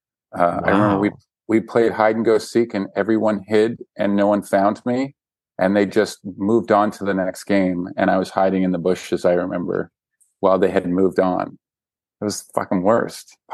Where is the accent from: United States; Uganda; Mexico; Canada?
Canada; Vancouver, British Columbia; Vancouver. I'm from Vancouver.